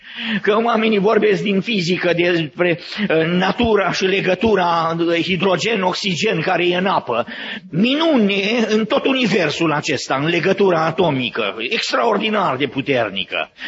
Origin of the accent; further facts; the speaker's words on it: Romania; moved away; de două ori am fost în țară, de 35 de ani de când sunt plecat din România.